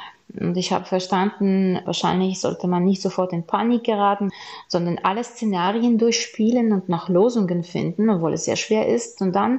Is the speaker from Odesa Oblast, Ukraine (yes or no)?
yes; Odesa, Odesa Oblast, Ukraine; Und ich hoffe sehr, dass meine Heimatstadt diese Leichtigkeit wieder zurückbekommt.